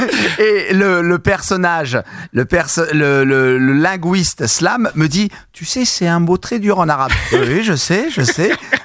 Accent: Marseille, Provence-Alpes-Côte d'Azur, France; born there; je suis né à Marseille.

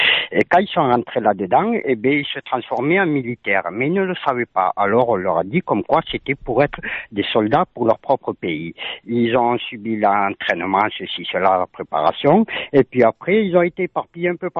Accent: Morocco; now in France; moi, je suis marocain, mon père il est sahraoui

